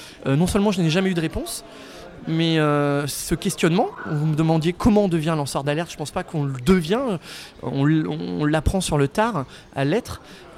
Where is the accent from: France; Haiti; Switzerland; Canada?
France; Brittany; effectivement, je suis breton, affirmé de naissance, de sol, de cœur.